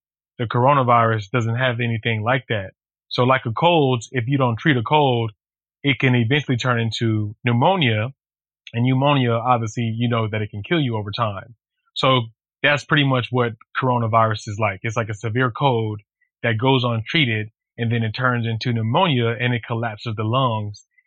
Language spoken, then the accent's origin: English; the South, United States; So in my opinion, I grew up in the South.